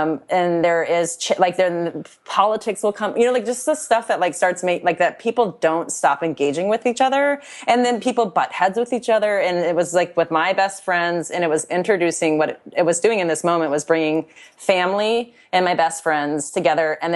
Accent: Louisiana, United States; so I'm Cajun, our family's Cajun, and I was just recently asked like something about being Cajun

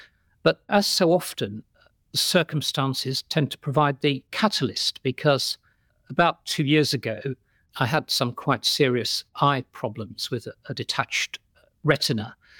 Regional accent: West Midlands, United Kingdom; And I grew up in the Black Country in the Midlands in the 1970s, when there were still lots of those old pubs around

